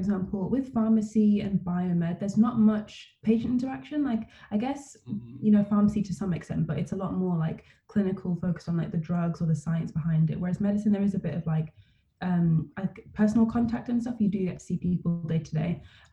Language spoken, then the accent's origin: English; London, United Kingdom; born there; I was born in London